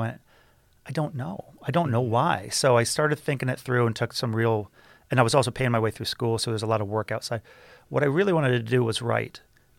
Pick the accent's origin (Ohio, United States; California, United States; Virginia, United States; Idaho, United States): Ohio, United States; Ashland; now in Toledo, United States; No. I grew up in Ashland, Ohio, kind of a north central Ohio town. Felt like a small town.